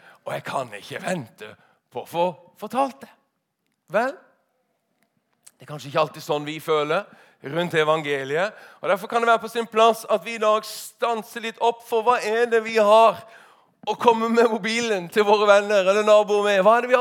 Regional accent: Lista, Agder, Norway; der jeg kommer fra, Lista på Sørlandet, en bygd med 900 mennesker.

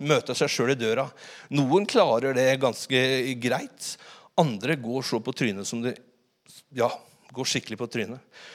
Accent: Innlandet, Norway; jeg vokste opp på Hadeland og når jeg var guttunge så pratet vi veldig bredt på Hadeland vi hadde en sånn dialekt som dette og når vi skulle sa ikke så sa vi itte

